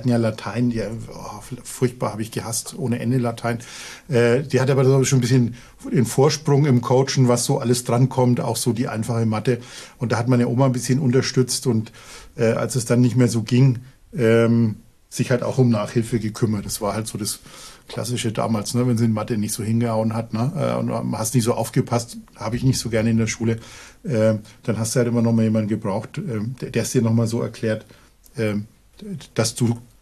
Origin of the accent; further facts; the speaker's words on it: Neustadt an der Aisch, Bavaria, Germany; born there; Also geboren bin ich in Neustadt an der Aisch. Das ist so ein, naja, ich glaube damals waren es 30.000 Einwohner, jetzt vielleicht ein bisschen mehr. Also recht behütet sozusagen. Da war ich dann auch in der Grundschule die ersten 2,5 Jahre